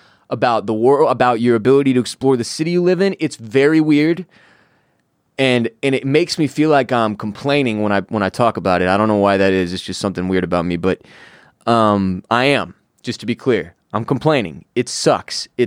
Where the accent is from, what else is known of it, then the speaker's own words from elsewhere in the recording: Houston, Texas, United States; now in Austin, United States; I grew up in Houston. If you don't drive in Houston, you're on the bus. And now I live in Austin for a decade